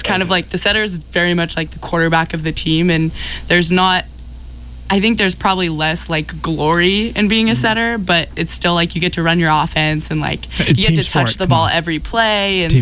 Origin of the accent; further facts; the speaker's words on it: Granite Bay, California, United States; I'm from Granite Bay, Sacramento area.